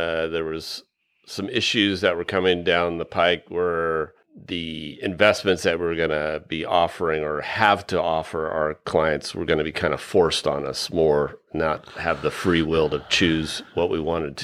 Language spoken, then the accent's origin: English; United States; There was a lot of wide open space there.